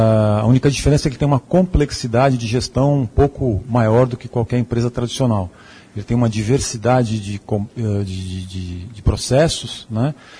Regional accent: São Paulo, Brazil; Eu sou de São Paulo e fui contratado para assumir não só o planejamento, a implantação do projeto

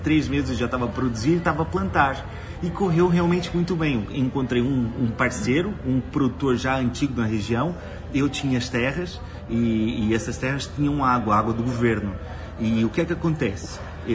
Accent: Maringá, Paraná, Brazil; now in Portugal; nós quatro nascemos aqui em Maringá. E certo. Nós agora, depois de Maringá, fomos viver para Portugal. Então eu costumo sempre dizer com muito orgulho que sou maringaense

